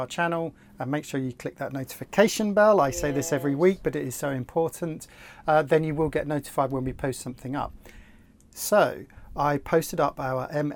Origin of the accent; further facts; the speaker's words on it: United Kingdom; And I use that term simply because my parents still live in my hometown where I grew up. But really, we have to remember that home is our boat. Everything we own is on this boat. And returning to the UK would only ever be a visit to see family